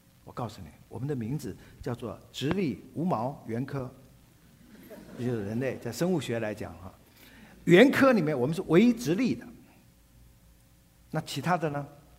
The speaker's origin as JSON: {"language": "Chinese", "country": "China", "said": "所以我们中国人都觉得有猿猴科的特征叫做帝王之相"}